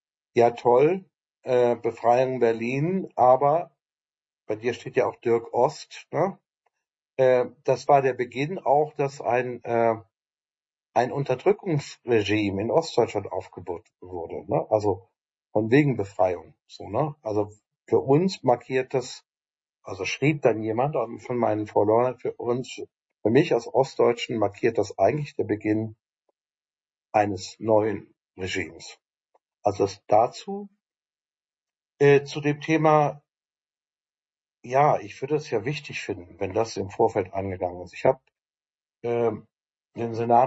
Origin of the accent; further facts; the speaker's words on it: Ukraine; Wir als Ukrainer, wir haben Erfahrung mit den Russen und so weiter.